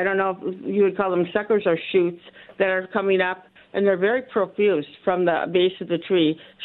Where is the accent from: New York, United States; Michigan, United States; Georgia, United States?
Michigan, United States; now in Brown Deer, United States; I live in, I'm from Upper Michigan, but I live in Brown Deer.